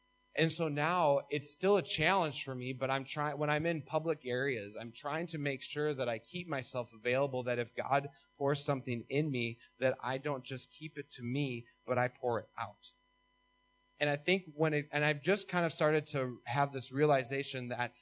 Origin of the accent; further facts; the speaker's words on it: United States; And there's a sense of pride that we can never have in America.